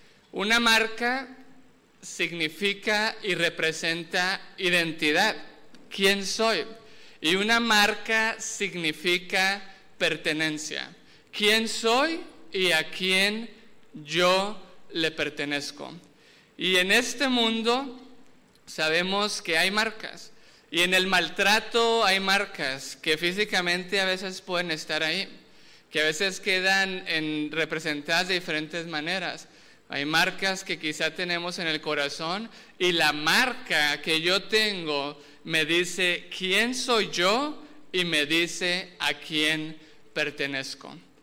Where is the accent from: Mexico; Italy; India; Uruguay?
Mexico; Y yo soy de México y tengo poco acá por Sudamérica y no tanto por abajo en Argentina